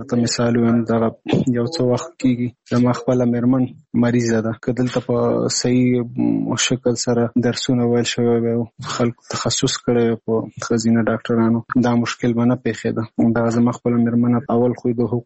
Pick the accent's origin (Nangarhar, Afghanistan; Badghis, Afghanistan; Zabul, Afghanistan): Nangarhar, Afghanistan; now in Kabul, Afghanistan; زموږ کور په ننګرهار کې دی زه په کابل کې یم